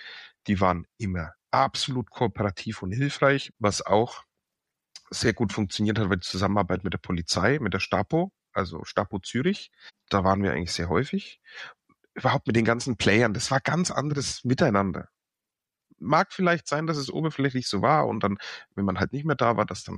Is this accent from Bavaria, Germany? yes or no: yes; Bavaria, Germany; accent: Franconian; solange Sie meinen fränkischen Dialekt verstehen, ist alles in Ordnung.